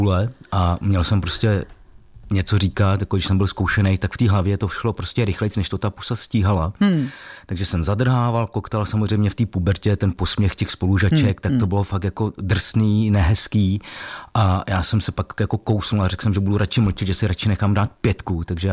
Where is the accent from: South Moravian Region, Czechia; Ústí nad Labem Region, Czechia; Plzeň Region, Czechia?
Ústí nad Labem Region, Czechia; Ústí nad Labem; also born or lived in Prague; Narodil jsem se v Praze, ale cítím se být Ústečákem. Severočechem.